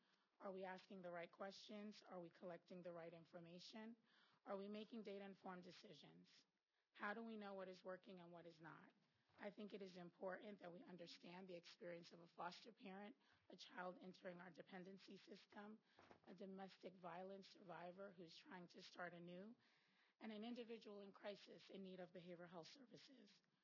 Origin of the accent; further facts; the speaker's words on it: New York, United States; moved away as an adult; now in Tallahassee, United States; I grew up in New York and moved to Tallahassee in 1998 to attend Florida State University.